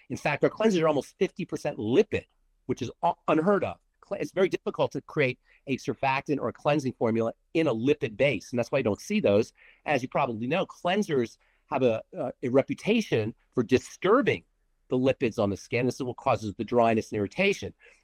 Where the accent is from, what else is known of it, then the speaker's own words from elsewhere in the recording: New York, United States; now in Colorado, United States; And then I grew up in New York and then I moved to Colorado. I went to school in Colorado and I just stayed there.